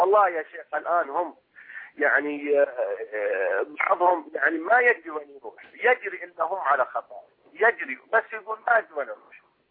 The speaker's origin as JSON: {"language": "Arabic", "town": "Qatif", "region": "Eastern Province", "country": "Saudi Arabia", "said": "أخوكم من القطيف."}